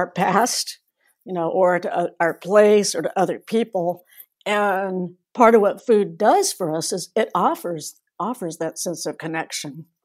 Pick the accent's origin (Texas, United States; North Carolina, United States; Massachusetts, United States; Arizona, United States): North Carolina, United States; also born or lived in Asia; I'm from North Carolina originally. I now live in the Midwest. I've actually lived all over Asia when I was growing up with a number of other countries. My comfort food is grits and scrambled eggs.